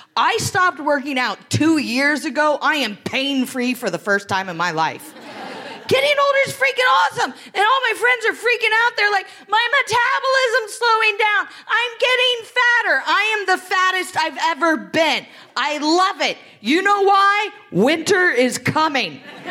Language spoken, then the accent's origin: English; Greenville, Ohio, United States; now in New York City, United States; because I was told growing up in Greenville, Ohio, in order to get into a very good university